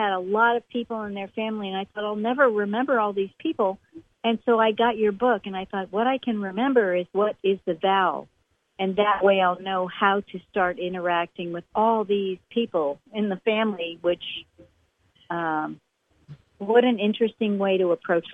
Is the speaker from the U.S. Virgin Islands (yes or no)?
yes; U.S. Virgin Islands; I am from the Virgin Islands